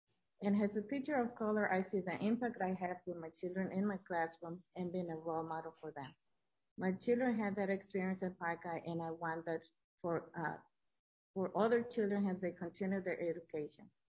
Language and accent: English; Mexico; moved away as an adult; now in Minnesota, United States; I was born in Mexico and raised by my grandparents. My family at that time consisted of my husband, my daughter, and a baby on the way when we moved to Minnesota in 2005.